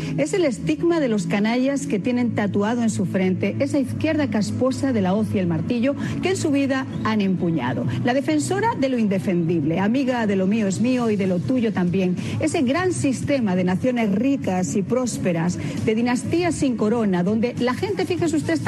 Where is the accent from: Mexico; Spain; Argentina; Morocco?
Spain; de la que yo como ser humano y como española me avergüenzo.